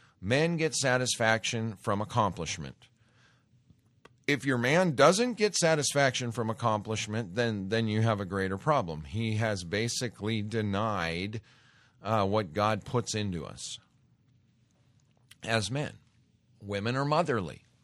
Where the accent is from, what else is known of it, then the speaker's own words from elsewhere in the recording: Great Falls, Montana, United States; And then I grew up in Great Falls, Montana. We had Malmstrom Air Force Base.